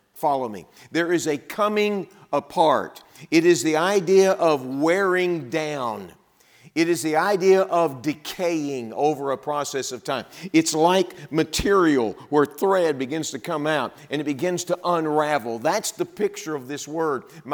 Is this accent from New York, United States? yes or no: no; Texas, United States; Look, I'm a Texan. Texan by birth. If I haven't told you that, I'm sorry. I should have. I'm a Texan. And it is a part of me.